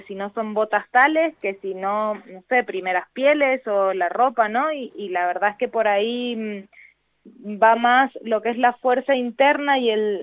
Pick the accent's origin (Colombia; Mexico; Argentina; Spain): Argentina; Mendoza; como mendocinos tenemos el, no sé, el regalo precioso de que es el patio de nuestra casa, las montañas